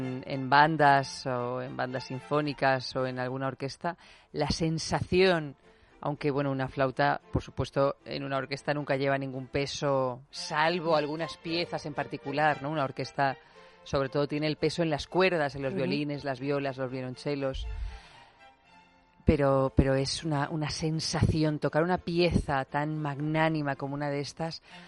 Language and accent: Spanish; Albacete, Castilla-La Mancha, Spain; yo que soy de Albacete, que está muy influida por la cultura valenciana